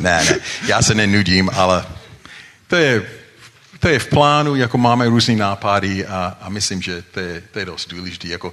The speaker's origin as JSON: {"language": "Czech", "country": "United States", "second_language": "Czech", "said": "Já jsem Američan."}